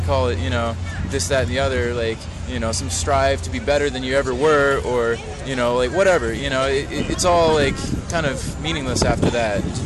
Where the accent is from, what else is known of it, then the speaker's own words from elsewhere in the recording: Austin, Texas, United States; I grew up in Austin, Texas, and I've been playing saxophone for 13 years.